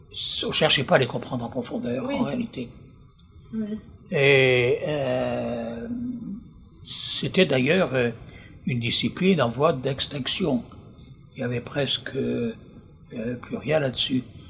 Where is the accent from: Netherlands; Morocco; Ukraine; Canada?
Morocco; now in France; j'avais passé mon enfance au Maroc, dans un autre monde, avec une autre culture